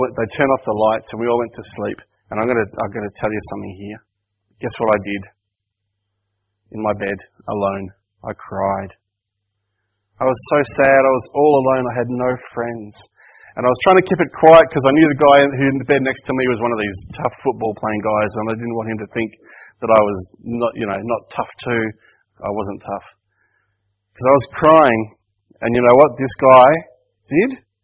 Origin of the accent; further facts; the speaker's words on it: Broken Hill, New South Wales, Australia; When I grew up in Broken Hill, I went to the Catholic high school. But the trouble was that the Catholic high school only went to year 10.